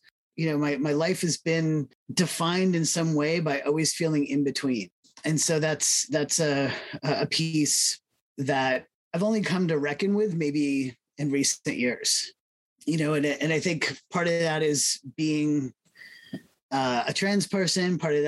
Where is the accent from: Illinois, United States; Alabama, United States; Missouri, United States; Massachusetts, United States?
Massachusetts, United States; now in Canada; I grew up in Massachusetts. So they said … so here in Canada, people are like